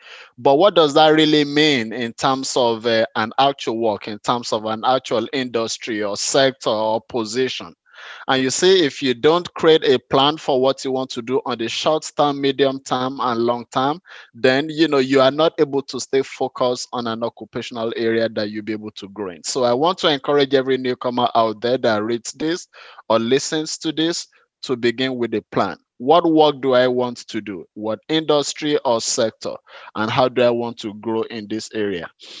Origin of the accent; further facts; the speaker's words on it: Lagos, Nigeria; moved away as an adult; now in Canada; and 7 years ago, I moved to Canada. I was born and raised in Nigeria, and I live most of my life on the streets of Lagos.